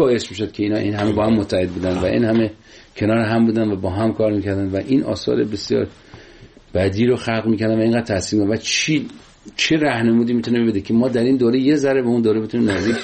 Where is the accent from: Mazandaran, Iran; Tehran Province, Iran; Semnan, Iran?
Semnan, Iran; Sangsar; غذای سنتی ولایت ما سنگسر، یکی از دهات شمال سمنان